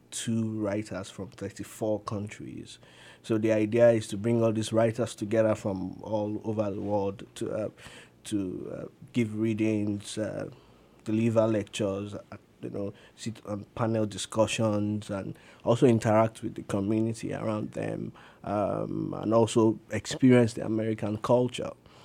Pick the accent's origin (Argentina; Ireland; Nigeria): Nigeria; now in United States; I'm from Nigeria, but I've been in the U.S. for a while as a University of Iowa writing fellow.